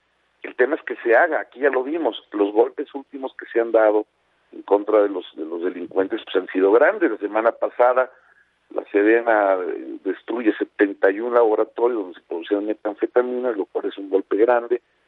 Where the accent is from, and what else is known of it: Mexico